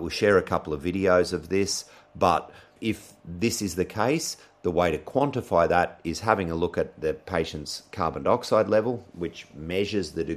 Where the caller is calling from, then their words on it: Queensland, Australia; and we've got to remember, I'm speaking from Southeast Queensland. And so we also have ticks and snakes.